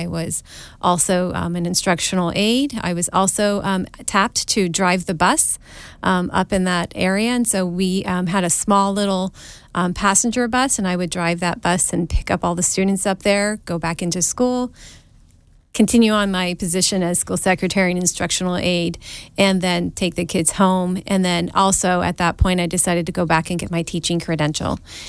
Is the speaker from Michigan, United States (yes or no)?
no; West Virginia, United States; also born or lived in California; I grew up in West Virginia, born in California, 4 years old, moved back to West Virginia.